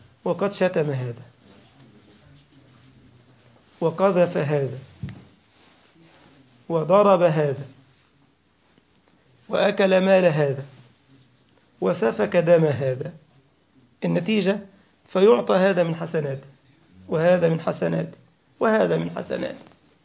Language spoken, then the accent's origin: Arabic; Egypt; كلنا يعرف هذا، حتى عندنا في مصر يقول لك المفلس